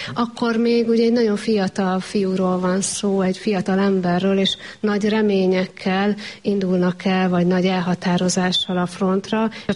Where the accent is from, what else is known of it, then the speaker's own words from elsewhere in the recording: Kaposvár, Somogy, Hungary; born there; én is kaposvári születésű vagyok